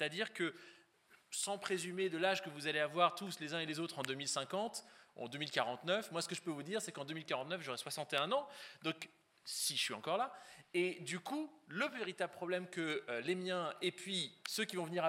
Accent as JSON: {"language": "French", "country": "France", "said": "moi-même je suis français, j'enseigne en France"}